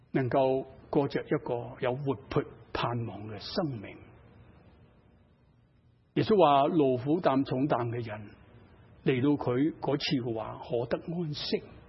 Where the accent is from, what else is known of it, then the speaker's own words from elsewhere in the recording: China; 我们中国人说好日子，其实今日就是最好的日子